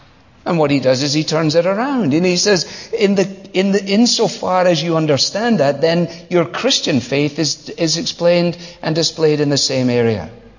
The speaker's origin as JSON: {"language": "English", "region": "Scotland", "country": "United Kingdom", "said": "As a Scotsman, it goes against my grain."}